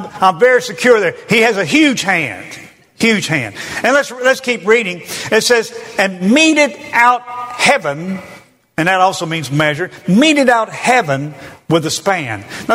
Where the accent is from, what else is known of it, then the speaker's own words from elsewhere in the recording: Tennessee, United States; I'm from Tennessee.